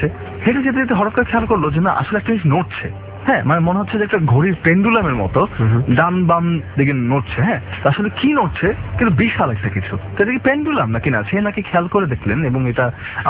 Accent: Dhaka, Dhaka Division, Bangladesh; আমি ঢাকাইয়া এবং আমার নানু বাড়ি এবং দাদু বাড়ি দুটাই ঢাকায়, এবং বিশেষ করে নানু বাড়িটা হচ্ছে পুরান ঢাকায়।

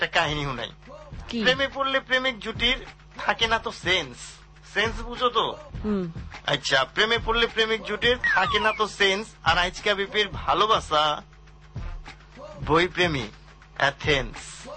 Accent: Dhaka, Dhaka Division, Bangladesh; accent: Dhakaiya; first language Dhakaiya; আমি ঢাকায় ভাষায় কথা বলবার পারি, কয় ঝরে পারে ঢাকায় ভাষায় কথা কইতে, আমার ঢাকায় ভাষা আমার মাতৃভাষা

